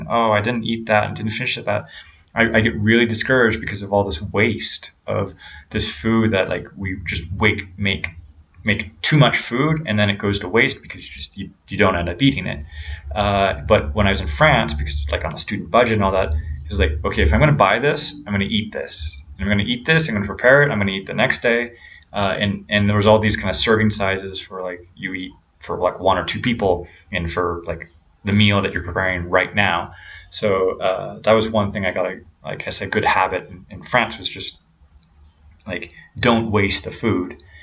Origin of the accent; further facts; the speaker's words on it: United States; So when I grew up in the States, I think my mentality was a lot of like, okay, I'm going to eat to survive.